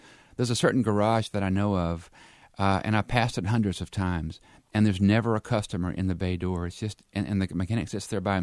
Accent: Dickinson, Alabama, United States; born or raised there

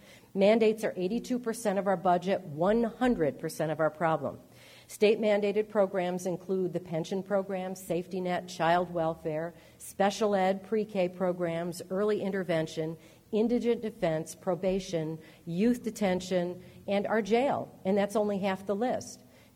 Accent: Rochester, New York, United States; I grew up in Rochester, and I've worked here as an adult for 36 years, which shows you how old I am

